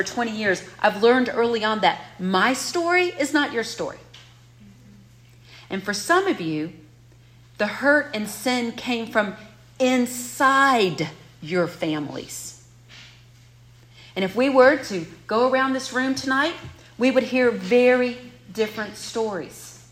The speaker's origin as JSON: {"language": "English", "region": "the South", "country": "United States", "tie": "born or raised there", "said": "For example, I grew up in the South in a middle-class suburban neighborhood."}